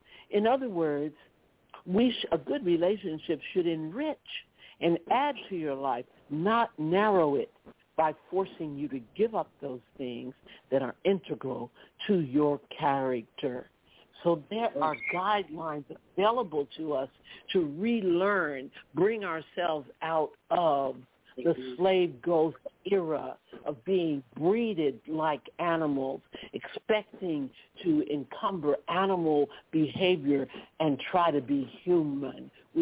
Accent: New York, United States; I'm from New York.

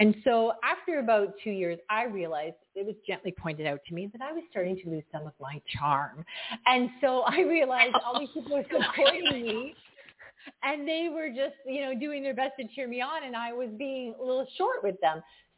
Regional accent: Canada; Yeah, I'm from Canada, so I call it snowbanking.

